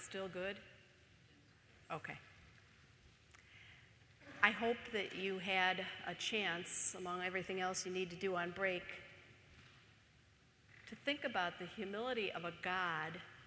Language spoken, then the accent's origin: English; Chicago, Illinois, United States; And when we came to Minnesota, even though I'm from Chicago, I do not embrace the cold, but I thought, okay, now I live in Minnesota, I need to embrace the cold.